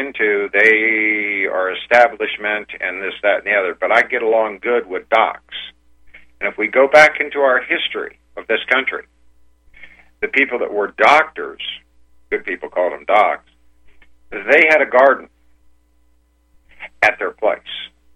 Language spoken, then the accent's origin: English; Florida, United States; born there; hey, I was born in Florida, and I know what good-tasting catfish is